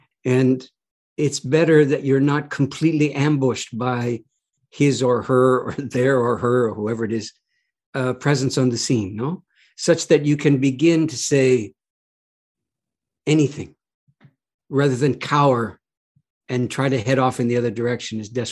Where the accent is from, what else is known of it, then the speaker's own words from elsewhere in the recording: Canada; I can tell you that I'm a Canadian.